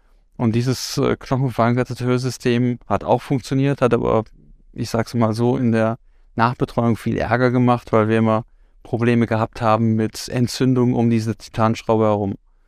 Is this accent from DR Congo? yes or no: no; Austria; ich darf auch als Österreicher sagen